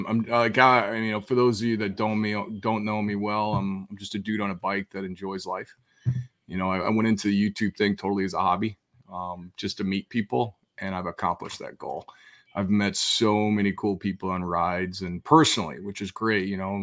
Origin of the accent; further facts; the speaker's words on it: Colorado, United States; I grew up in Colorado. And I'm a big football fan.